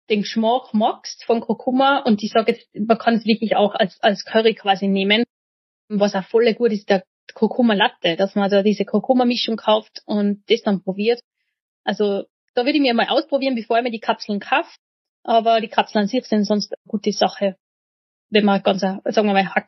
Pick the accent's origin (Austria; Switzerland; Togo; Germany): Austria; St. Johann in Tirol, Tyrol; Einen in St. Jan in Tirol, wo ich her bin